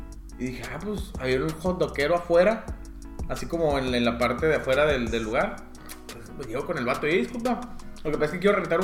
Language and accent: Spanish; La Paz, Baja California Sur, Mexico; vi a mi familia, conocí mucho, reencontré lugares que hace mucho que no veía. Fui a La Paz, a mi pueblo, ahí a mi terruño.